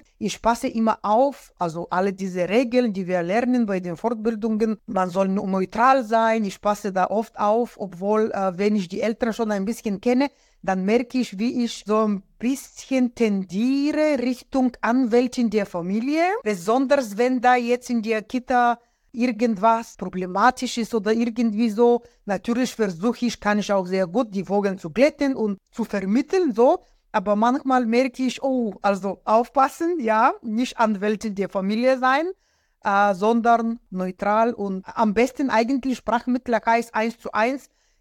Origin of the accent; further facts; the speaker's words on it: Bulgaria; first language Bulgarian; German is a second language; now in Germany; ich komme aus Bulgarien, also Bulgarisch, Muttersprachlerin Bulgarisch, Russisch auch